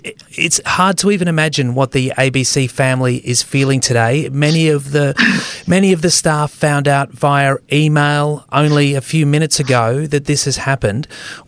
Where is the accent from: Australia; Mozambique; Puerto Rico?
Australia; Queensland; Caboolture in Queensland, my home state.